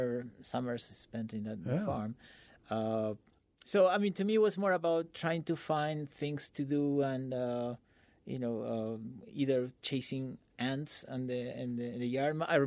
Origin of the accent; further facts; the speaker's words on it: Argentina; Well, I was born in Argentina, and I grew up there. I went to school and primary school over there.